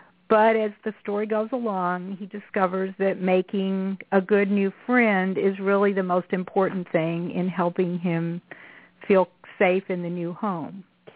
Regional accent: Lexington, Kentucky, United States; I grew up in Lexington, and so I grew up with all the paintings of the Thoroughbred Champions

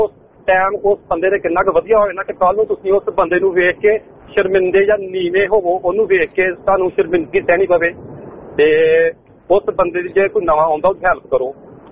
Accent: Gurdaspur, Punjab, India; now in Australia; ਮੈਂ ਵੀ ਗੁਰਦਾਸਪੁਰ ਤੋਂ ਆਇਆ ਜੀ।

